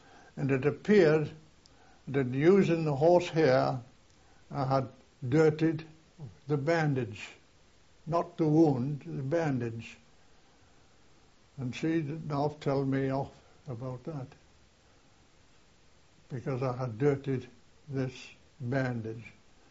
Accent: Newcastle, North East England, United Kingdom; This one will do me, Newcastle," because that was my hometown, or one of my hometowns.

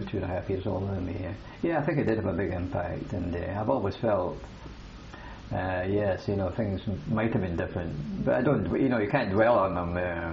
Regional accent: Kilmarnock, Scotland, United Kingdom; born there; I was born in Scotland, in a town of Kilmarnock in particular. It's a town with a population of about 40,000 and approximately about 30 miles from Glasgow.

